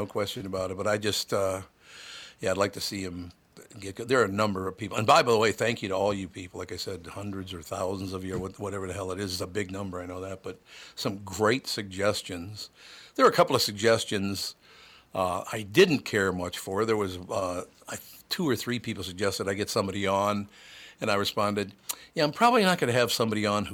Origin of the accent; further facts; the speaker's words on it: Long Prairie, Minnesota, United States; born there; I was born in Long Prairie, Minnesota.